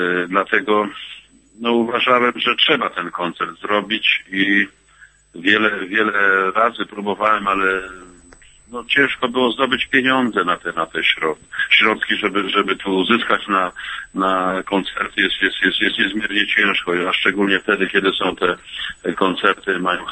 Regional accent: Ożarów Mazowiecki, Masovian Voivodeship, Poland; born there; Ja urodziłem się w Ożarowie Mazowieckim

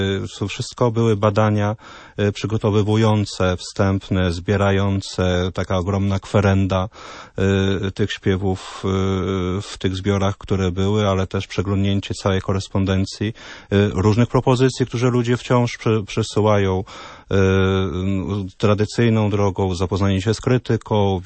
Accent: Dębica, Subcarpathian Voivodeship, Poland; Ja jestem z Podkarpacia, czyli z Dębicy

